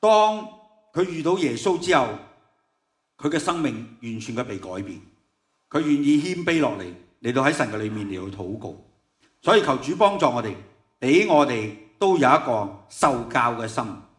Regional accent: China; 以前即系我哋中国人咧，即系唔明呢天文现象嘅时候

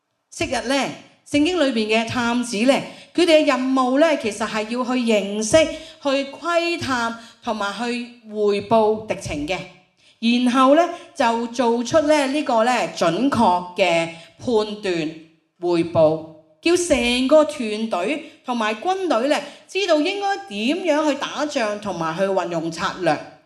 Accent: Hong Kong; 我哋喺香港住咗几十年，我喺香港出世，真係冇遇过咩叫疫情。

